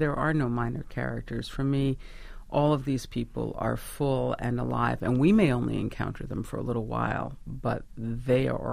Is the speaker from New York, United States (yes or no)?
yes; Great Neck, New York, United States; I grew up in Great Neck. I wish there was another better answer.